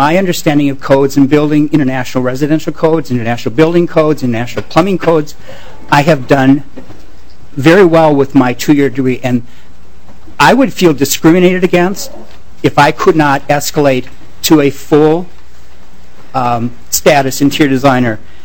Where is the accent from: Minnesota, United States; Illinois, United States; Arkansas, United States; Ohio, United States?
Minnesota, United States; Alexandria; I'm from Alexandria, Minnesota, and I respectfully want to address you as a committee and as a chair.